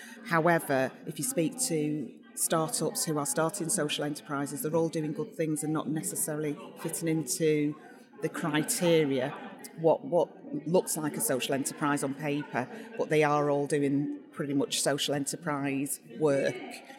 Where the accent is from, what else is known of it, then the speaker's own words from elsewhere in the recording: Manchester, North West England, United Kingdom; from SavvyGuest. I'm the founder and I'm a local girl from Manchester.